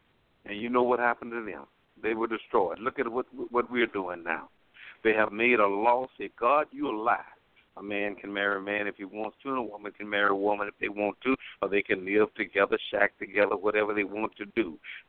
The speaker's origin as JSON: {"language": "English", "country": "United States", "tie": "born or raised there", "said": "I'm growing up in America was a wonderful thing for my age group now, in the 60s."}